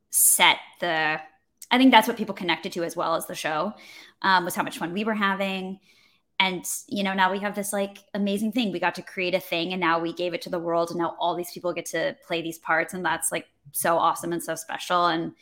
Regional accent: Detroit, Michigan, United States; And this was like, I grew up in Detroit, but I would come visit the city and visit my friends from summer camp.

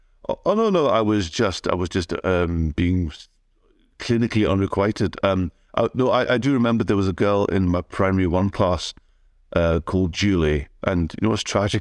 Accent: Bishopbriggs, Scotland, United Kingdom; I grew up in Bishopbriggs in the north of Glasgow. I was born in 1970.

